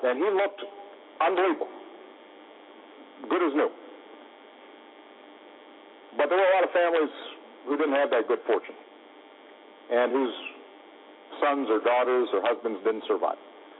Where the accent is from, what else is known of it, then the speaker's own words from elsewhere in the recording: Chicago, Illinois, United States; Because, frankly, in my hometown of Chicago, there's an awful lot of violence.